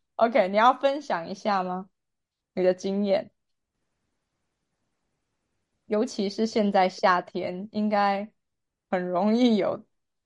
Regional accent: Taiwan; 我觉得可能因为我是台湾人，所以我已经习惯这样子的天气。

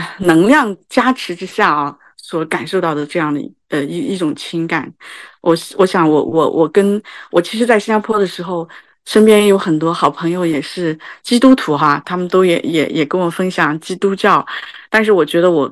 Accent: Xinjiang, China; now in Singapore; 我是来自中国大陆新疆省的一个说句实在话，我们新疆是那个叫伊斯兰地区啊，所以从小到大我在新疆我就很少接触

